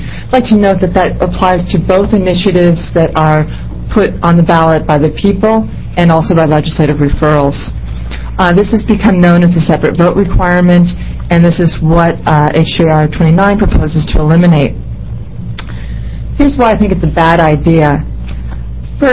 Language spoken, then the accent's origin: English; Portland, Oregon, United States; I'm an attorney from Portland, Oregon.